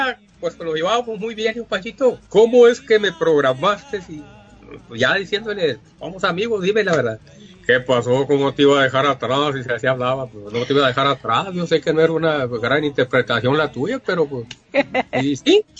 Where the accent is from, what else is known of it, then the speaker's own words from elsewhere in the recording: Yécora, Sonora, Mexico; Yo, por ejemplo, yo soy del municipio de Yécora, Sonora. De allá era mi papá, pues ya falleció.